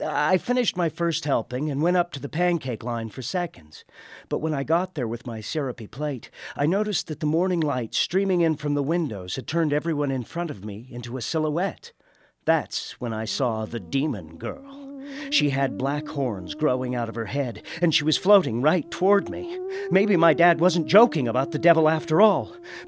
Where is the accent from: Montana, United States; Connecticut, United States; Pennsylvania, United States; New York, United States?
Montana, United States; Warden; My dad and I were at a church breakfast in my hometown of Warden, Montana.